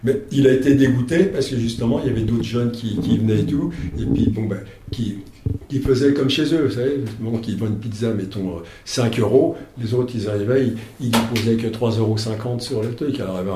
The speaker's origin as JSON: {"language": "French", "town": "Nogent-sur-Marne", "region": "Île-de-France", "country": "France", "tie": "born or raised there", "said": "Quand j'étais jeune, j'habitais à Nogent-sur-Marne."}